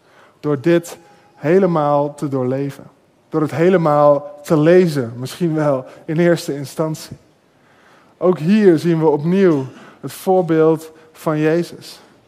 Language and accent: Dutch; Bible Belt, Netherlands; Zelf ben ik opgegroeid op de Bible Belt met een heleboel Bijbel.